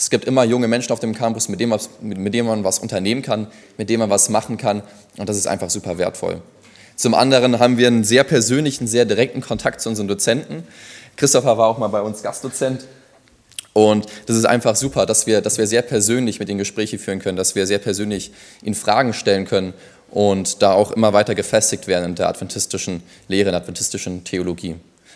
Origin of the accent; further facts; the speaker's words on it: Bonn, North Rhine-Westphalia, Germany; ich bin ursprünglich aus Bonn, Westen Deutschland